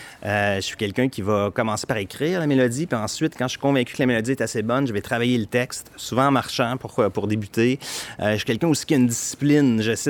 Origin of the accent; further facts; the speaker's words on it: Victoriaville, Quebec, Canada; now in Montreal, Canada; je suis pas natif de Montréal, je suis natif de Victoriaville qui est au centre du Québec, qui est réputée comme étant la capitale du développement durable et j'en suis très fier.